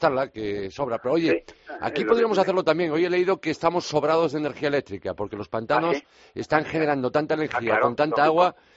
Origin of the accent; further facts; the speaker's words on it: Vigo, Galicia, Spain; se fabrica en exclusiva en mi tierra, en Vigo